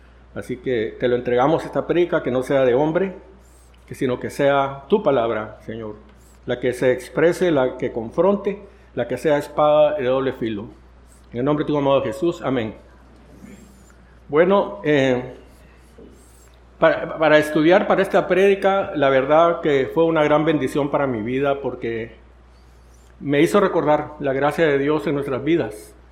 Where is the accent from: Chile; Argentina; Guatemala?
Guatemala; moved away; also born or lived in Costa Rica; Yo soy de Guatemala, nací allá hace algunos añitos, un poquito más que Pastor Hamilton.